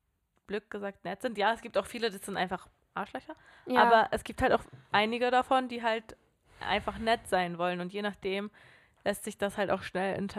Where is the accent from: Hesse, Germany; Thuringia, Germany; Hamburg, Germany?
Hamburg, Germany; ich bin in Hamburg groß geworden, ich bin im Süden von Hamburg groß geworden, da ist der Ausländeranteil einfach groß.